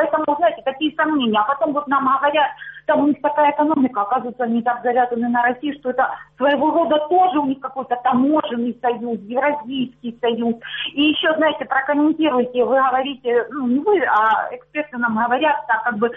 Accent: Luhansk Oblast, Ukraine; я с Луганщины.

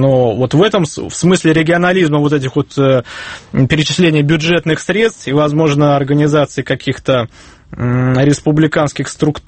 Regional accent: Saint Petersburg, Russia; born there; я родился в Петербурге, очень люблю свой город

